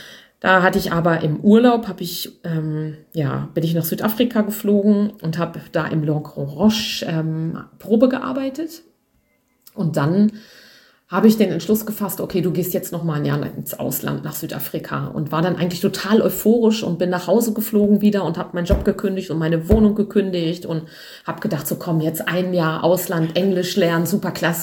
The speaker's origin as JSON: {"language": "German", "town": "Seesen", "region": "Lower Saxony", "country": "Germany", "tie": "born or raised there", "said": "ich wollte eigentlich unbedingt weg aus meiner Heimatstadt Seesen, weil das war mir alles zu klein und zu eng"}